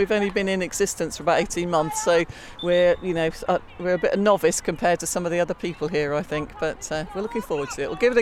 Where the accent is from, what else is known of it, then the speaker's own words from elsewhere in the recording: Norwich, East of England, United Kingdom; from Norwich.